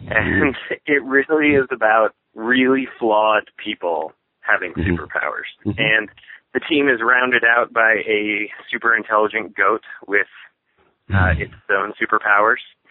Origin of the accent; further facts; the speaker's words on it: Midwest, United States; I'm from the Midwest. It's very difficult for me to deal with the idea of being nominated for anything.